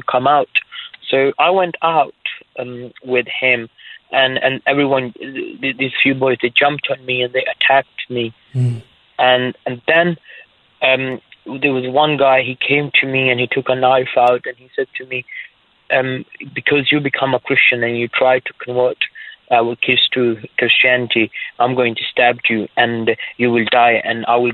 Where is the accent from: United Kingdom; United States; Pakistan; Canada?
Pakistan; English is a second language; when I was growing up in Pakistan, everything comes in the media, like English station channels.